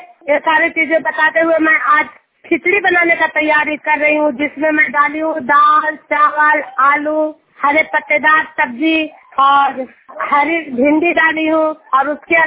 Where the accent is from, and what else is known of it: Juniyar, Bihar, India